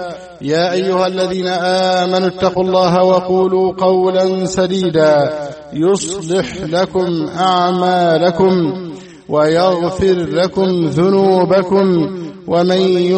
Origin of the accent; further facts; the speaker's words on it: Egypt; اللهم احفظ بلدنا مصر من كل شر وسوء